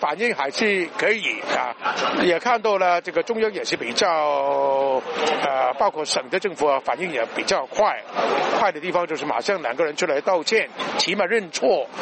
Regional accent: Hong Kong; 我们香港人当然是感到非常的气愤。

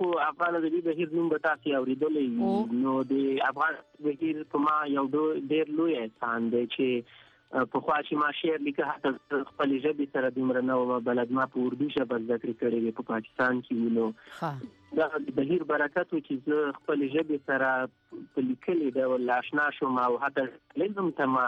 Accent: Paktia, Afghanistan; زه اصلا د پکتیا دی اریو بیا ما او په اریو کې اکثرا ځاګی او اوسېږي نو زم د ځاګی یم

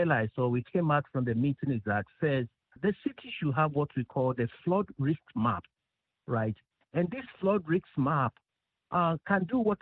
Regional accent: Accra, Greater Accra, Ghana; I grew up in Accra. More specifically, I grew up in Jamestown, so I really knew the problem.

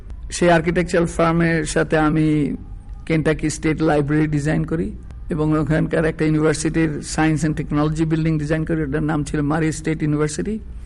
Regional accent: Bangladesh; আমি বাংলাদেশ থেকে এসেছি, Dhaka Bangladesh university of engineering and technology থেকে ব্যাচেলর করেছি 1972-তে।

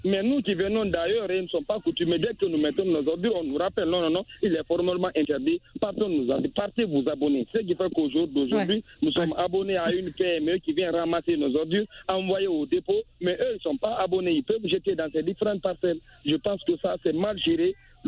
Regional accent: Fouta Djallon, Guinea; nous sommes originaires de Fouta.

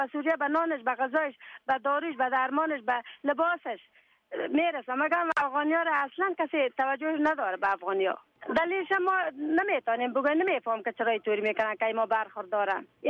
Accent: Afghanistan; moved away; also born or lived in Iran; از افغانستان ما سال 79 آمدیم.

